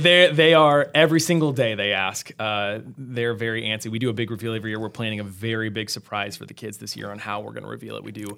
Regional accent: Anna, United States; So I'm from Anna originally. I got a job back here in 2019 teaching second grade.

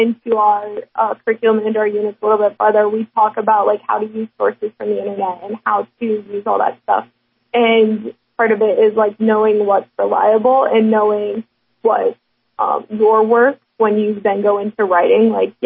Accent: St. Henry, Ohio, United States; So I grew up outside of St. Henry, Ohio. I graduated from St. Henry.

